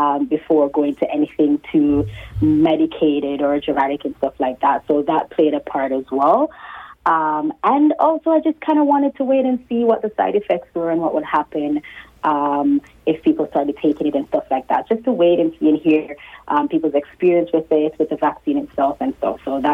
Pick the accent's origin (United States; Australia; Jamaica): Jamaica; And like I said, I'm Jamaican.